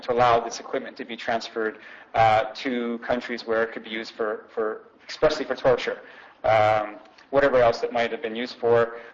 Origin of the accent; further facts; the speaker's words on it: Vancouver, British Columbia, Canada; I'm from Vancouver, so of course my headlines are in Vancouver